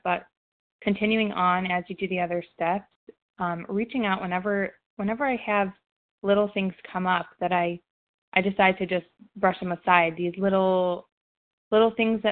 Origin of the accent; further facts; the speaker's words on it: Ohio, United States; I'm sorry, I'm from Ohio.